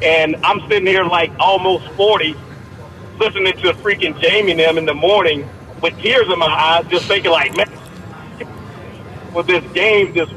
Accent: Alabama, United States; now in Philadelphia, United States; Like, I grew up in Alabama. We didn't have, an NFL team. So, you know, I got pulled into this Philadelphia fan base. I moved up here.

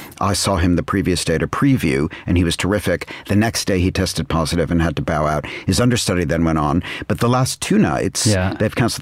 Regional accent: New York City, New York, United States; now in London, United Kingdom; I, of course, have been here in London, but I'm a New Yorker, and this is my home city.

